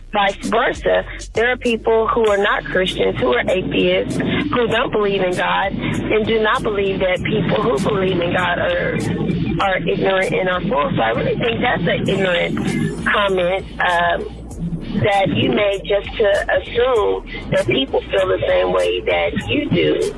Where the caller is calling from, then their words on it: Dallas, Texas, United States; Steve, I am calling from Dallas.